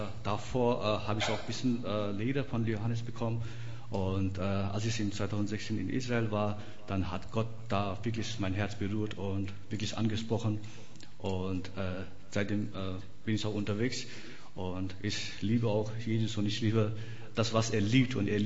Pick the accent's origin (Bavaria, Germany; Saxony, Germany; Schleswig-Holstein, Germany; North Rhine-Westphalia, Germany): North Rhine-Westphalia, Germany; Herne; Ich bin auch aus Herne, so wie Nathaniel.